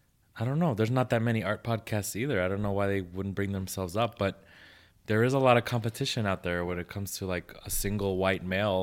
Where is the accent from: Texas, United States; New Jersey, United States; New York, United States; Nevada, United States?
Nevada, United States; Las Vegas; Not because I'm from Las Vegas